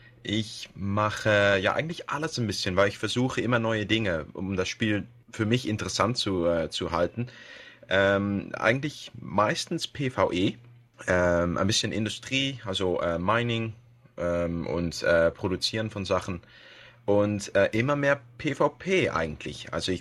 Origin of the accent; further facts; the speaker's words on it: Amersfoort, Utrecht, Netherlands; German is a second language; Ja, also ich bin ein Holländer eigentlich. Ich wohne genau in der Mitte von Holland, in Amersfoort. Und mein Vater kam aus Österreich, also davon habe ich auch die Sprache gelernt. Ich habe aber nicht das österreichische Akzent.